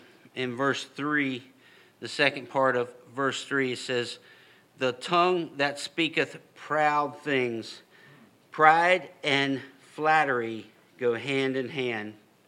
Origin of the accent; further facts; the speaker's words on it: United States; I am thankful to God that I am an American. I am thankful that He allowed me to be born in a country where we have such freedoms as we have.